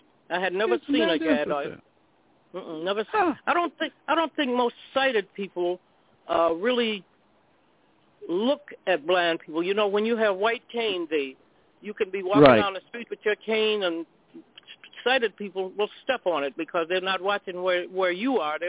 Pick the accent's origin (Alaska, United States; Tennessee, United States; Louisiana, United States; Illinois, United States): Illinois, United States; Chicago; we grew up in Chicago, you know, and we knew that where we lived, there were no white people, there were no Mexicans, there were just us. We lived in neighborhood.